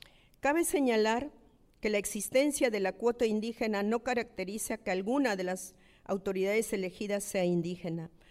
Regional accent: Ayacucho, Peru; yo vengo de Ayacucho, que es una región que todavía está en el mapa de la pobreza, y yo de una comunidad que se llama San Francisco de Pujas, que es aún de extrema pobreza. En la zona andina del Perú

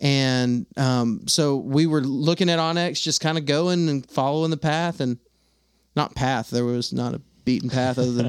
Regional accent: Texas, United States; now in Alabama, United States; I'm from Texas, now I live in Alabama. Most of my friends on Facebook or Instagram live in the South

